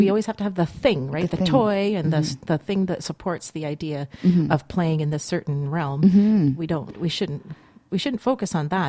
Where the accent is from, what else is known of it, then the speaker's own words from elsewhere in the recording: Toronto, Ontario, Canada; the whole mess of kids that I grew up with in Toronto. I grew up in an apartment building that had several sort of several play areas.